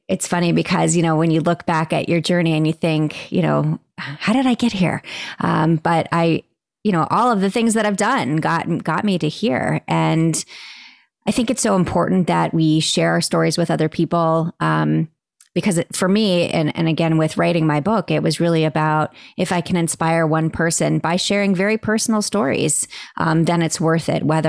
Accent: Florida, United States; And, you know, I'm from Florida. We're used to very warm temperatures and it was freezing.

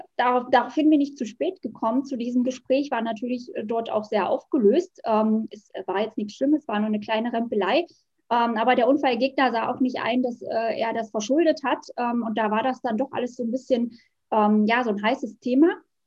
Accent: Wittenberg, Saxony-Anhalt, Germany; Ich komme aus der schönen Lutherstadt Wittenberg, wohne und arbeite hier in der Reformationsstadt. Ich bin aus Leidenschaft Rechtsanwaltsfachangestellte, lebe mit meinem Mann und mit meinem kleinen Hund relativ zentrumsnah

